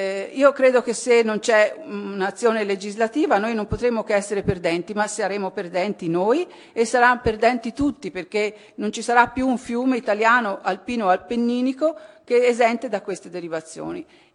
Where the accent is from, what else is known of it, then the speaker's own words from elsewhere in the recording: Belluno, Veneto, Italy; Io vengo da Belluno